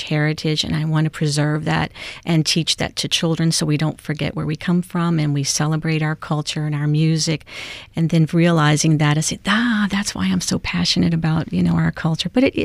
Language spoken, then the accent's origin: English; Louisiana, United States; My ancestors were from the Canary Islands. It was some of my, I have a long ancestry. I'm Cajun, French, Native American, Spanish, Irish, Scottish, and German, so I'm a big gumbo.